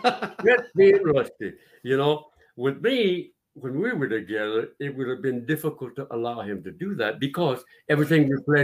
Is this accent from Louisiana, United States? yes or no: yes; Louisiana, United States; I don't apologize for not playing music, but I'm Cajun and I like to talk.